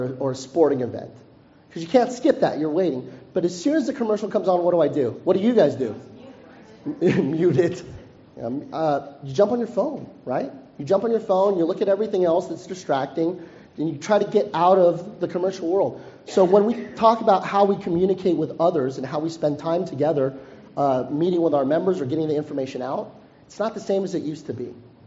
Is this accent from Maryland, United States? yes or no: no; Stockton, California, United States; now in Redondo Beach, United States; I'm from Stockton, California. Does anybody know where that is?